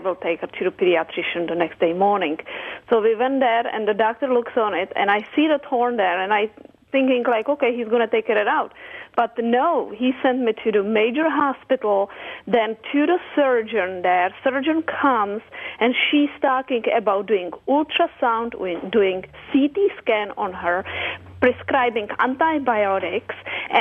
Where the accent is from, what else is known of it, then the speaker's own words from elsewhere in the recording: Czechia; English is a second language; I remember I'm from Czech Republic, but if something like that happened at home